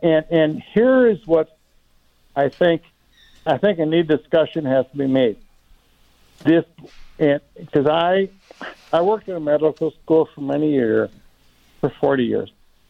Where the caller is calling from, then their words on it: Colorado, United States; I'm calling you from Colorado, where all these Denver fans are exuberant